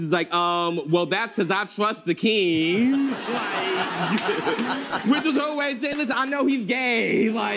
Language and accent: English; Florida, United States; I grew up in Florida. Don't recommend it. And... All thing that sucks about growing up in Florida, right? It's really conservative, right?